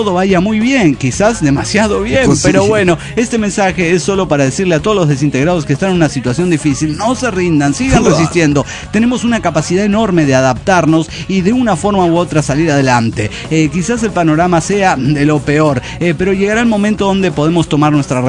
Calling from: Villazón, Potosí, Bolivia; les escribo desde mi pueblo, Villazón, Bolivia, frontera con Argentina.

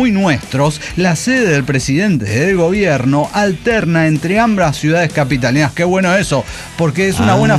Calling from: Callao, Peru; del Callao, Perú.

